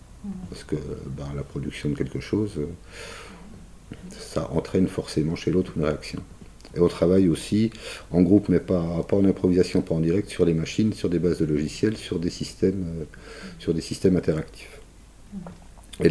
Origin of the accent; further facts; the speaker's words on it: Besançon, Bourgogne-Franche-Comté, France; parce que moi je suis pas de Belfort, je suis de Besançon.